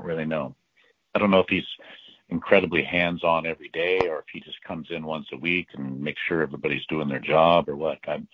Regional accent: United States; And so as an American, we tend to be kind of like pushy and progressive

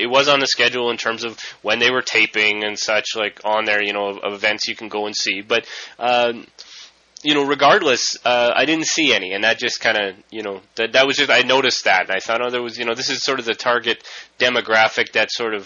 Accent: Calgary, Alberta, Canada; We're from Calgary, but I was down in Orlando.

